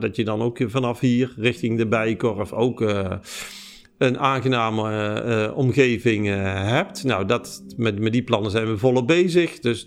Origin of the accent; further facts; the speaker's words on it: Eindhoven, North Brabant, Netherlands; born there; ik ben geboren in Eindhoven